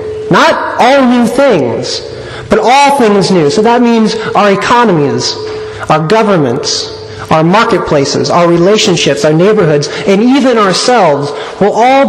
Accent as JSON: {"language": "English", "region": "Illinois", "country": "United States", "said": "Now I'm from Illinois, and either this author is talking about a different place"}